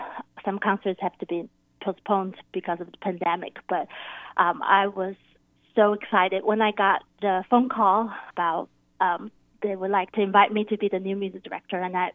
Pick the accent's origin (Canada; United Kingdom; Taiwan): Taiwan; moved away as an adult; now in Seattle, United States; And I grew up in Taiwan. And I was a violin major and a piano minor when I was in school, in the music schools in Taiwan. And I came to the United States when I was 18.